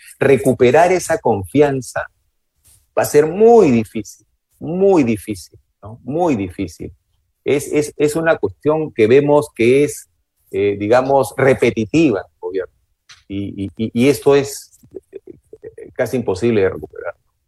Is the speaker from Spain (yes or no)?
no; Peru; No somos estúpidos los peruanos, creo, ¿no?